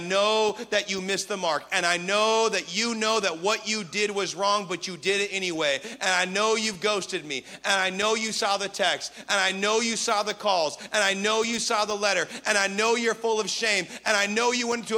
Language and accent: English; Washington, United States; I'm from Washington, so I was already used to it